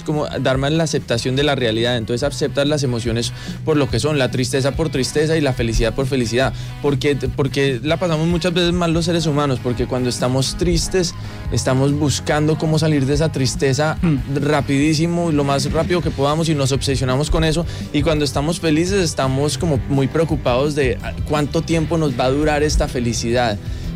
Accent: Colombia; Claro, es que imagínate, soy de Colombia y en mi familia toman café todo el día sin azúcar ni nada

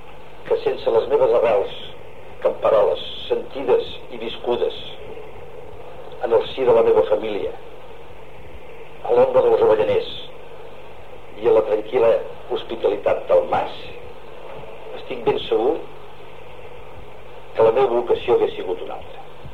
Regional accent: Riudoms, Catalonia, Spain; Riudoms i amb això crec que ho he dit tot. I és el motiu que en aquest entranyable acte vull oferir al meu poble aquest guardó

